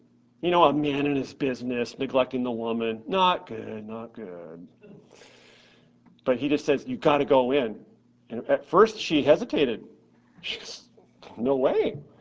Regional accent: Anaheim, California, United States; When we would go to Knott's or Disneyland, I grew up right here in Anaheim

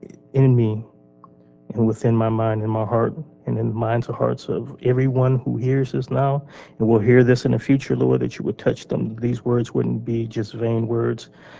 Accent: Detroit, Michigan, United States; I am from Southeast Michigan, Detroit area, born and raised.

